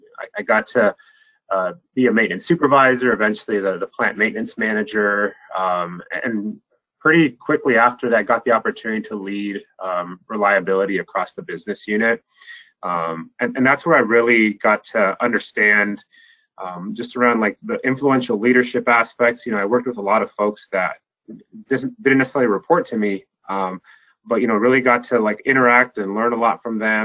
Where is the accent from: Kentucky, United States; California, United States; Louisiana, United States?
California, United States; San Francisco; So I've been what we call a Bay Area born and bred. And so I grew up in San Francisco Bay Area. Pretty much I've lived here my whole life.